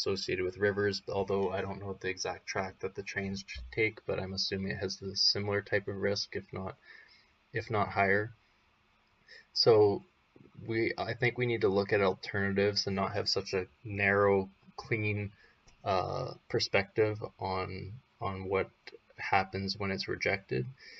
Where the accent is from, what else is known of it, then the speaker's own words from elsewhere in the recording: Canada; also born or lived in United States; which I'm a Canadian as well, as you may know, but I'm also American